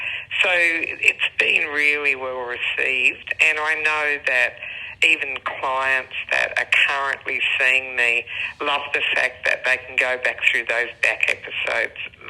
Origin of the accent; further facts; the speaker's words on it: Tamworth, New South Wales, Australia; So because we're in the regions, and I grew up in Tamworth